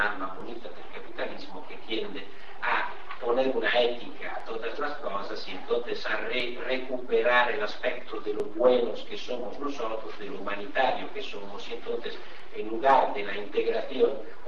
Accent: Italy; Spanish is a second language; Yo que soy italiano

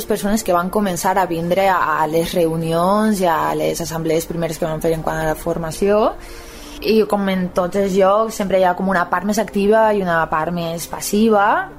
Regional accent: La Vilavella, Valencian Community, Spain; jo mateixa soc de la Vila Vella

